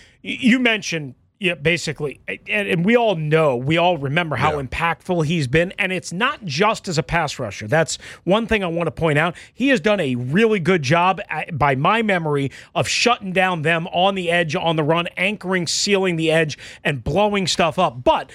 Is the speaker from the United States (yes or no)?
yes; New York, United States; I grew up on Long Island watching the Giants and the Redskins go at it